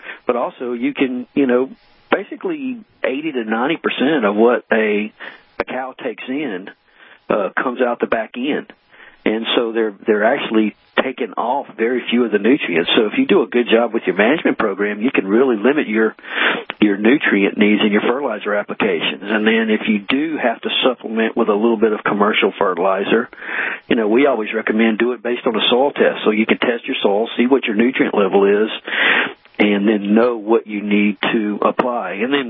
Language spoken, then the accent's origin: English; the South, United States; I grew up in the South, and I am living right now in Tennessee just about as far north as I want to live